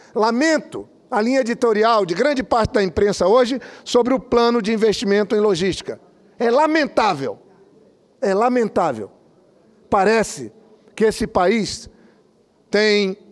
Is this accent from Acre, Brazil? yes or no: yes; Acre, Brazil; em Cruzeiro do Sul, lá no meu estado do Acre.